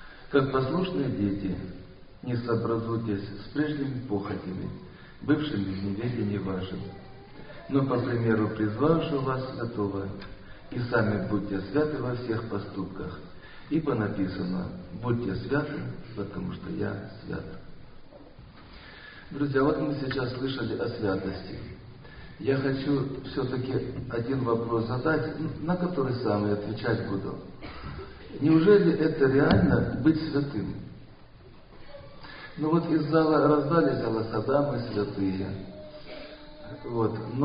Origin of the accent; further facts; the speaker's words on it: Krasnodar Krai, Russia; я из Краснодарского края.